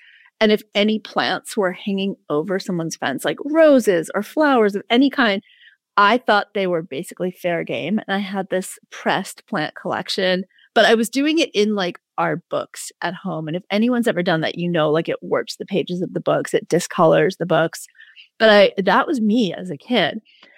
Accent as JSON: {"language": "English", "town": "New York City", "region": "New York", "country": "United States", "tie": "born or raised there", "said": "I was born in New York City in 1966. Y'all can do the math. And I grew up in a housing project with a single mom."}